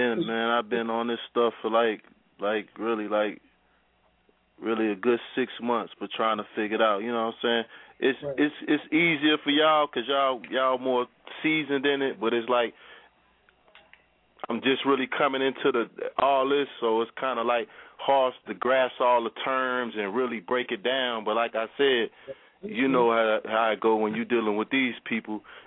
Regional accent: Greensboro, North Carolina, United States; That's why I really called his office today, because I'm from Greensboro, but I heard y'all was in Fayetteville

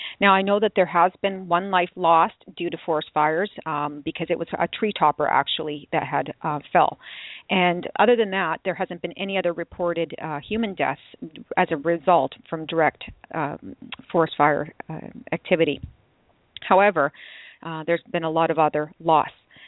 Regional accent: British Columbia, Canada; Growing up in the Okanagan wasn't a surprise for me, I mean, to see smoke-filled summers.

